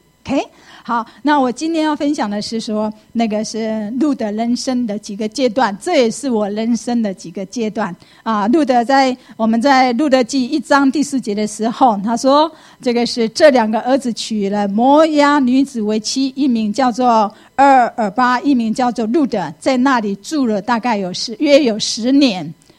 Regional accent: Taiwan; 回到这个是回到台湾，这就是我的家乡啊。

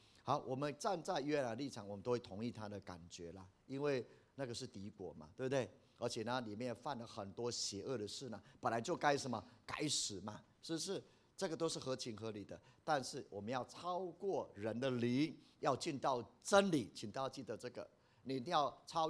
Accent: China; 到处我们中国人有啊，我们去美国到处都是啊

